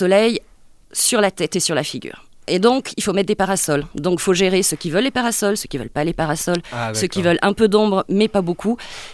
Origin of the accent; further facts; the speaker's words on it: Nice, Provence-Alpes-Côte d'Azur, France; puisque je suis niçoise à la base.